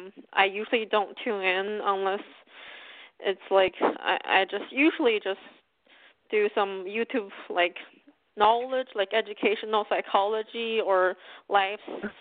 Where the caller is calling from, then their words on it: Pennsylvania, United States; from Pennsylvania.